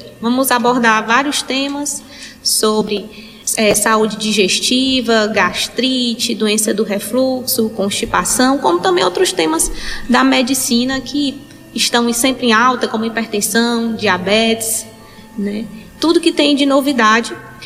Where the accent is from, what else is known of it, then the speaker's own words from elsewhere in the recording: Picos, Piauí, Brazil; moved away as an adult; also born or lived in Teresina / Recife; sou natural de Picos, Piauí. Né? Fui fazer meus estudos, fui no ensino médio, morar em Teresina, onde eu fiz meu ensino médio, logo depois fiz minha faculdade. Terminando esse tempo de morada em Teresina, me aventurei ao Pernambuco, morei em Recife durante 4 anos